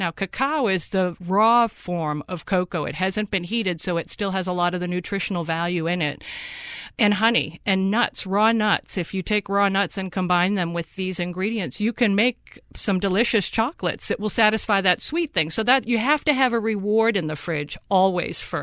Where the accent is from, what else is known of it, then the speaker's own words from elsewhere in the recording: Boston, Massachusetts, United States; I went on to my hometown of Boston